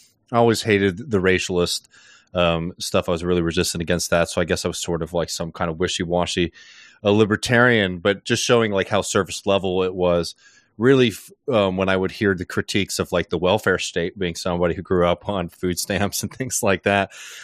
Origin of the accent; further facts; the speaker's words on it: New York City, New York, United States; I'm from New York City. I'm a liberal.